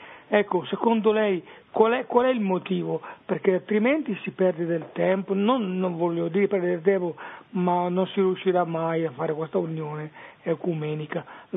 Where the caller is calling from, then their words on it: Bergamo, Lombardy, Italy; Sono da Bergamo e preferirei non dire il nome.